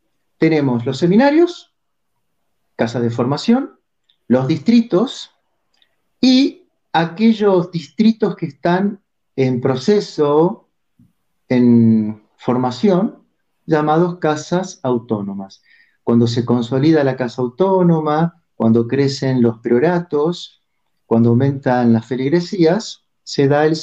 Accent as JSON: {"language": "Spanish", "region": "Buenos Aires", "country": "Argentina", "tie": "born or raised there", "said": "soy argentino, como siempre digo, mi acento me traiciona, no lo puedo esconder. Nacido en Buenos Aires"}